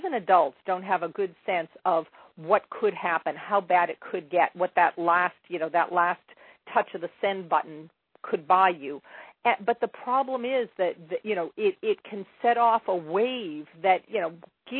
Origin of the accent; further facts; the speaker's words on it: Toronto, Ontario, Canada; I'm a Canadian and I'm living here in Toronto